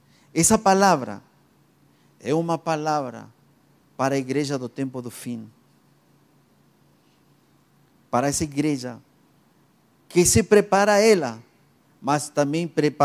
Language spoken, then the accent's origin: Portuguese; Argentina; Portuguese is a second language; Isso eu aprendi do meu pastor de quando eu era adolescente na Argentina.